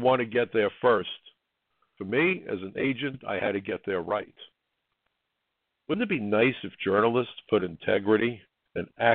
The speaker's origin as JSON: {"language": "English", "country": "United States", "said": "But first and foremost, I'm an American."}